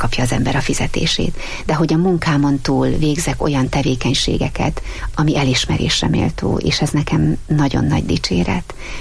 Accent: Sátoraljaújhely, Borsod-Abaúj-Zemplén, Hungary; A férjemmel úgy terveztük az életünket, hogy Sátoraljaújhelyen új helyen maradunk. Mind a ketten ott születtünk, ott volt és ott van a családunk, ott vannak, akik szeretnek minket.

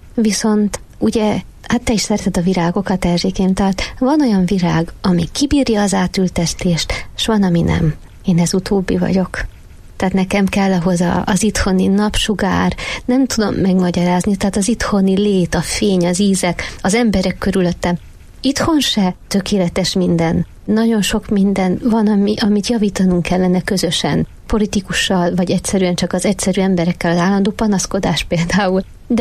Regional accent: Hungary; a szívem csak hazahúzott Magyarországra. Tehát én mindig is nagyon-nagyon kötöttem a szülőföldemhez

